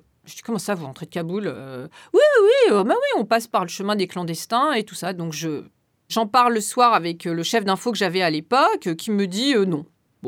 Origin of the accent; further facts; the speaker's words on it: Paris, Île-de-France, France; je suis une Parisienne, je vis dans Paris, j'ai été élevée à Paris, enfin, je viens pas d'un milieu riche, mais je viens d'un milieu privilégié